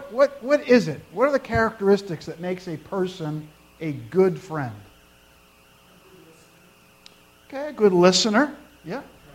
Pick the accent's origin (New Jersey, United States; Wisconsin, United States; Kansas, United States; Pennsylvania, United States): New Jersey, United States; moved away; It's like I moved here from New Jersey, I don't know how many years ago, a long time ago, and grew up just outside of New York City, grew up in a nice town, enjoyed my experience there growing up